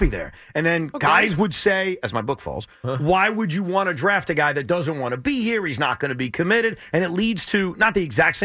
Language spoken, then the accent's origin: English; New York City, New York, United States; which I think as a New Yorker, I look at the opposite and say, that's a man right there.